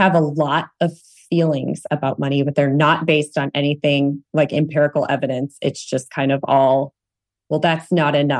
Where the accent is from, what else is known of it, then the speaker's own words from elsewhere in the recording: Midwest, United States; I grew up in the Midwest.